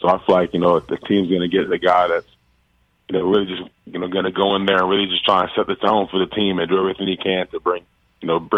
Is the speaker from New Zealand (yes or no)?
no; Nigeria; Yes, I'm Nigerian. Mm-hmm. The tribe is Igbo, And, yeah, you know, growing up, it's really just been, you know, a big part of my culture, especially food-wise.